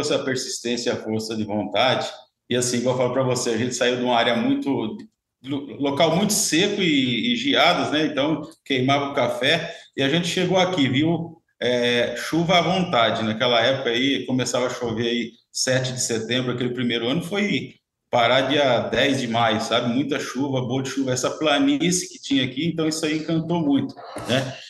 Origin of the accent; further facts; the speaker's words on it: Figueira do Oeste, Paraná, Brazil; also born or lived in Terra Boa; Eu sou nascido em Terra Boa, no estado do Paraná, né? Fui criado em Figueira do Oeste, no distrito de Engenheiro Beltrão, né? Que fica entre Campo Mourão e Maringá